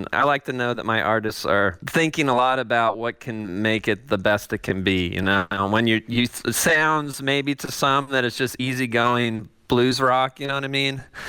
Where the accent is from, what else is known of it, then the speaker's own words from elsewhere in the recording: Los Angeles, California, United States; Los Angeles.